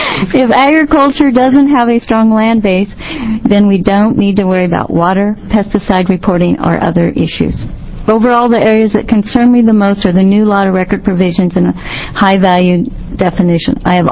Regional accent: Oregon, United States; from Jefferson County.

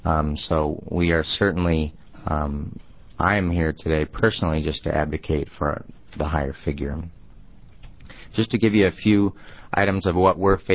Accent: Seattle, Washington, United States; I'm originally from Seattle, so I'm originally a Washingtonian.

